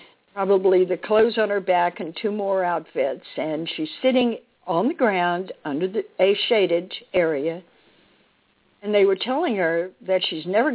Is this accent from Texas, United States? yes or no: yes; Dallas, Texas, United States; I have to admit and disclose that I am a Texan. I was born in Dallas and raised there